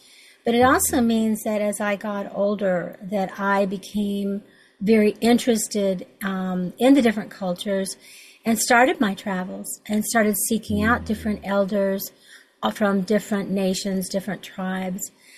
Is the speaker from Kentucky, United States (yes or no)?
yes; Kentucky, United States; And I grew up in Western Kentucky. You know, I'm 72, I'll be 73 this year, and back when I was a little girl, we went barefoot from the time schools out